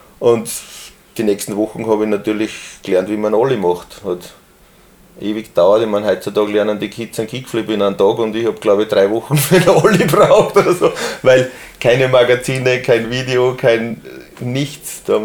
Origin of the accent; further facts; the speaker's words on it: Kuchl, Salzburg, Austria; Ich bin am Land aufgewachsen, in Kuchl, in einer Siedlung außerhalb vom Ort.